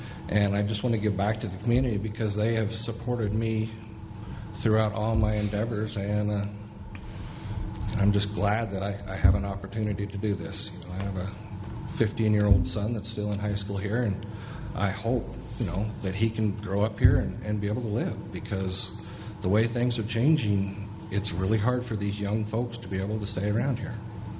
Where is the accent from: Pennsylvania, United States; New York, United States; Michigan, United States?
New York, United States; Buffalo; I was raised here in Buffalo. I've had several businesses here in Buffalo.